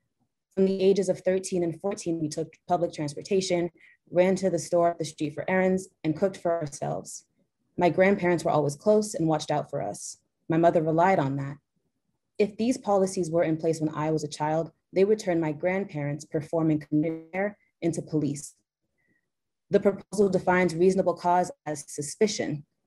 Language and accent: English; Boston, Massachusetts, United States; I am a Black woman. I was born and raised in Dorchester.